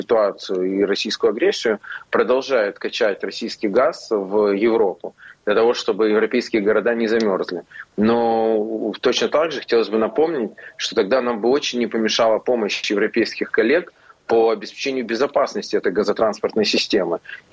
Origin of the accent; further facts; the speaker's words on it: Odesa, Odesa Oblast, Ukraine; Знаете, я из Одессы, в Одессе, говорят, по